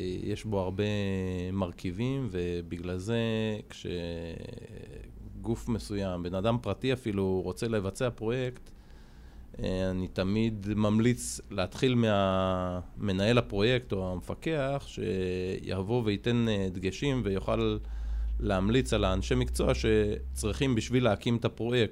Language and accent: Hebrew; Dovrat, Northern District, Israel; אני במקור מעמק ישראל, מקיבוץ דוברת.